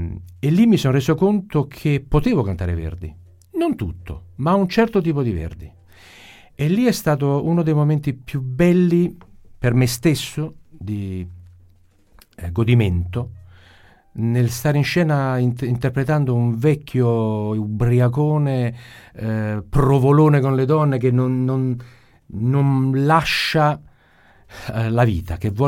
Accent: Rome, Lazio, Italy; moved away; sono romano, vivo da tantissimo tempo al nord, dal 96 che ho lasciato Roma, sono romanissimo, e quindi tornare a queste melodie, questa pronuncia, mi diverte moltissimo.

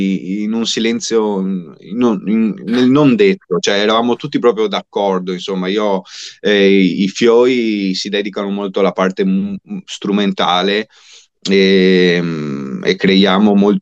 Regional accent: Venice, Veneto, Italy; che è un riferimento che facciamo noi come veneziani, insomma, che siamo obbligati a convivere con la salsedine fin da quando nasciamo

